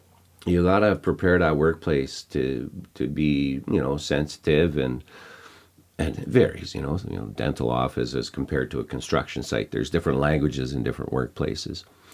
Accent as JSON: {"language": "English", "country": "Canada", "said": "understanding more as a Canadian what happened."}